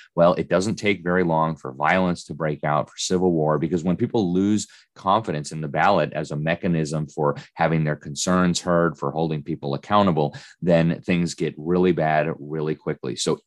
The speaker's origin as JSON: {"language": "English", "country": "Mexico", "tie": "born or raised there", "also_born_or_lived": "Mexico City", "said": "I grew up in Mexico. I spent 7 years in Mexico City"}